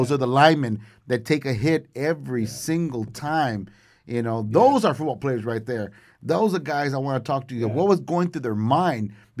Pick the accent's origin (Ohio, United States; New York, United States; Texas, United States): Texas, United States; Donna; You know, and we've been eyeballing, as far as my hometown, been eyeballing Donna, ISD, as far as the high school players.